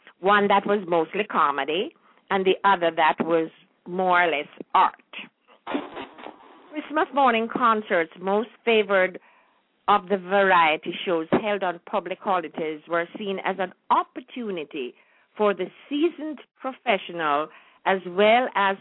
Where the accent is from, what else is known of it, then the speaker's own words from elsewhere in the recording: Jamaica; Well, you know, since as I grew up as a Jamaican, then I call it the Jamaican name.